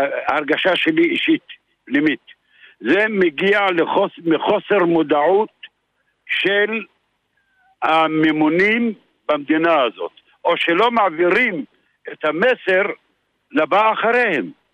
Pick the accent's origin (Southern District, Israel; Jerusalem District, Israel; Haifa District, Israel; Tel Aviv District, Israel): Haifa District, Israel; Isfiya; אני מאוספיה.